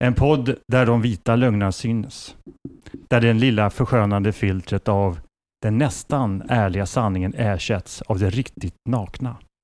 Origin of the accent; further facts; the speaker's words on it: Stockholm, Stockholm County, Sweden; Just det, High Valley som vi säger. Och, jag är en söderkis i tre generationer.